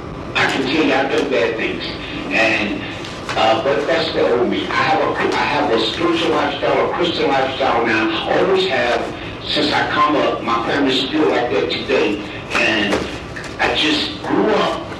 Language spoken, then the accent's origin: English; Eloy, Arizona, United States; I grew up in the country. I'm from Eloy, Arizona.